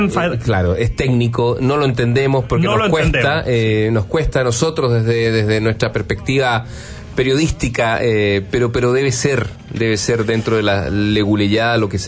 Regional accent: Puerto Natales, Magallanes, Chile; Yo soy magallánico, no sé si usted sabe.

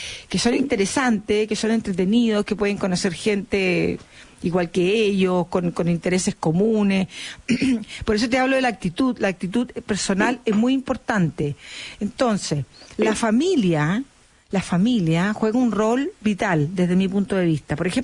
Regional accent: Chile; Somos fatalistas los chilenos.

